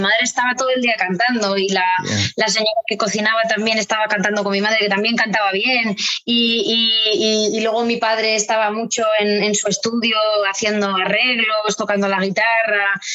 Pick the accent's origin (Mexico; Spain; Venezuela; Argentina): Spain; Bilbao, Basque Country; also born or lived in Madrid; Nací en Vizcaya. Lo que pasa es que yo me considero también de Bilbao, porque toda mi familia es bilbaína, y yo, bueno, me bautizaron allí, tengo mis amigos allí, he pasado temporadas entre Madrid y Bilbao por el trabajo también de mis papás